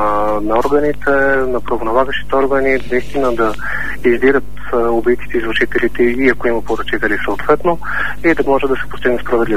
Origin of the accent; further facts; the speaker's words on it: Sofia, Sofia City, Bulgaria; защото като софиянци, за всички софиянци